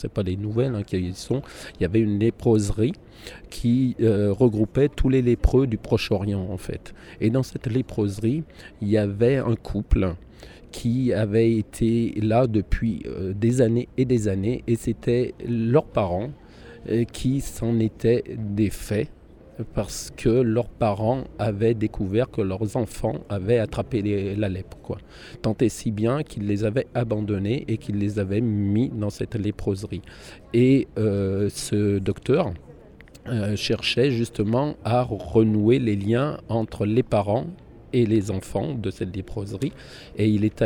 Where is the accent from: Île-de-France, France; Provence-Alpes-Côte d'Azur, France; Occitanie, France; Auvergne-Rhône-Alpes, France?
Auvergne-Rhône-Alpes, France; Albertville; moi je suis d'Albertville